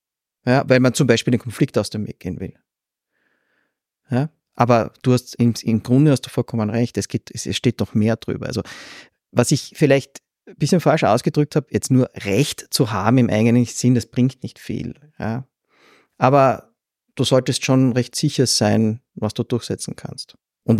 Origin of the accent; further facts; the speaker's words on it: Graz, Styria, Austria; born there; Naja, ich bin an sich Steirer, also ich bin in Graz geboren.